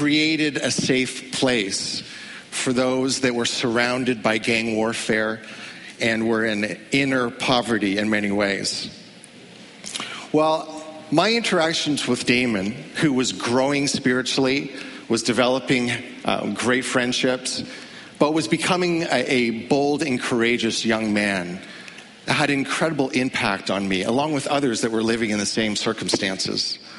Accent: Barrie, Ontario, Canada; my hometown in Barrie, Ontario.

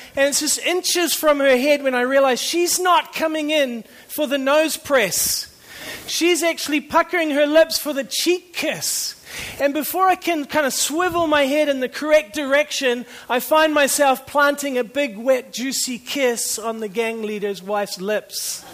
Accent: New Zealand; also born or lived in Canada; I was born in Canada, grew up in New Zealand, so I'm kind of an outsider in both places.

